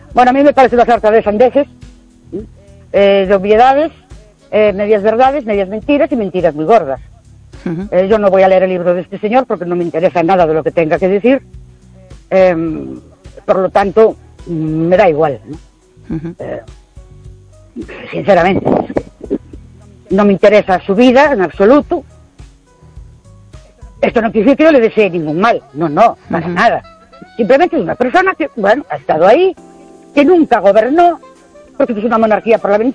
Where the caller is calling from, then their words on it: Ourense, Galicia, Spain; de Ourense.